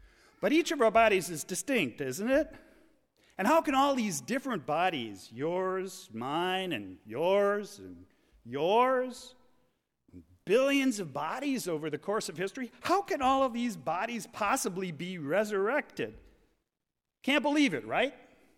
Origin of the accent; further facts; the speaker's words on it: Appleton, Wisconsin, United States; when I was a child growing up in Appleton, I was terrified of dying.